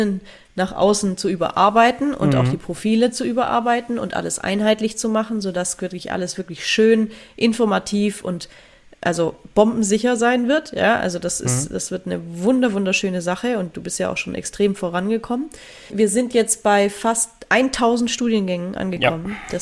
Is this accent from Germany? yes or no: yes; Baden-Württemberg, Germany; ich bin Schwabe